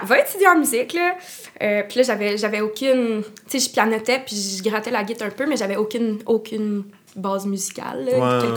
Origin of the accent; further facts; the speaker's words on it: Gatineau, Quebec, Canada; je viens de Gatineau, j'étais au cégep de l'Outaouais en sciences humaines.